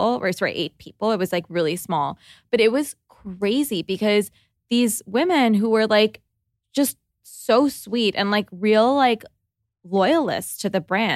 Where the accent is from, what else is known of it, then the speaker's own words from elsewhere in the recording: Toronto, Ontario, Canada; because we're from Toronto